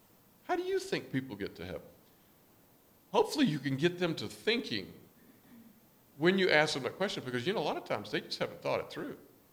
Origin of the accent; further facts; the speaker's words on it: United States; born there; It's not because I was born in America.